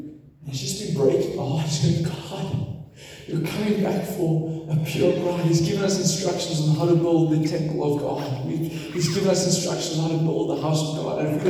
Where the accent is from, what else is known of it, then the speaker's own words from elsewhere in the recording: South Africa; also born or lived in Netherlands; So like I want to say, I'm from the Netherlands, grew up in South Africa, 22.